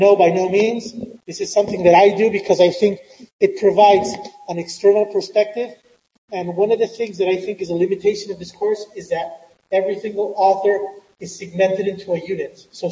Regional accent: San Francisco, California, United States; I mean, I'm from San Francisco. For me, it's always an earthquake drill.

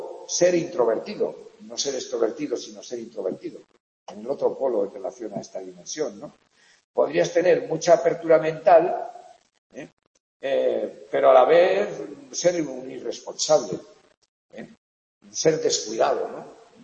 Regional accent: Navarre, Spain; yo soy de Navarra y a mí, claro, de pequeño comía caracoles, porque en mi tierra los caracoles

